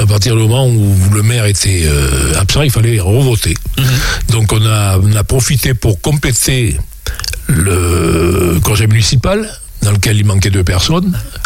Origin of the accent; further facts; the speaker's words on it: Saint-Pardoux-l'Ortigier, Nouvelle-Aquitaine, France; also born or lived in Bordeaux; je suis né à Saint-Pardoux-l'Ortiger, et j'ai survenu, parce que finalement, je trouve qu'on est bien en Corrèze et à la campagne.